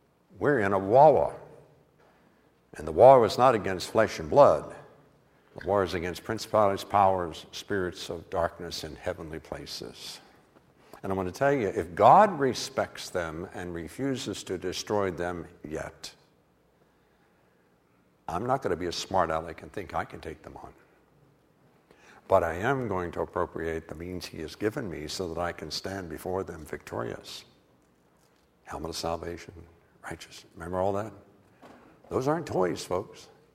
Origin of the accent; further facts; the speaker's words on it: West Virginia, United States; That's because of my heritage. I'm from West Virginia, and we don't deal with kind of those high-level things.